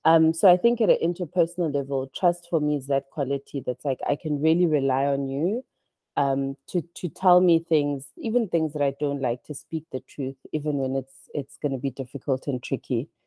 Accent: South Africa; also born or lived in Nigeria; I am a Nigerian South African, so born in Nigeria, grew up in South Africa.

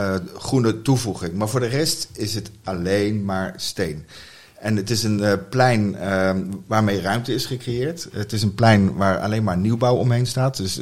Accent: North Brabant, Netherlands; moved away as an adult; now in The Hague, Netherlands; Ik ben een Brabander.

